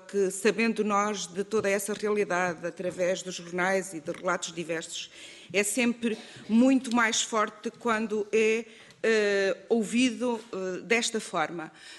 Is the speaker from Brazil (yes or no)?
no; Centro, Portugal; Eu sou uma portuguesa do centro do país, do interior, também não sou da área urbana